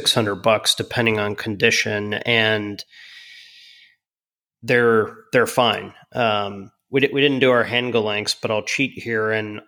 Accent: Florida, United States; So when I grew up in South Florida, all my friends, literally

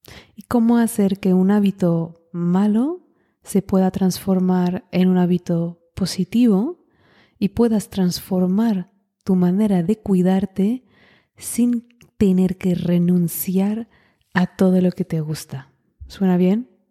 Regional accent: France; Spanish is a second language; Muy a menudo me sale en inglés cuando hablo con mi ser superior. Que es raro porque soy francesa. ¿Por qué no me sale en francés?

